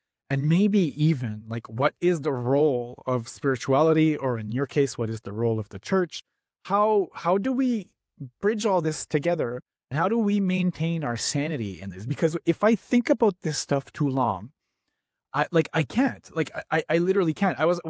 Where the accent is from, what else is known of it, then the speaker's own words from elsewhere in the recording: Canada; But like as a Canadian, it's a little scary.